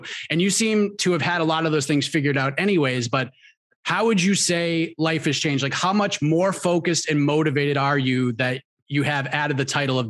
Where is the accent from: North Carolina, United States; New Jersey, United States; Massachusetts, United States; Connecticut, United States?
Massachusetts, United States; There's a quote that I grew up in the Boston area.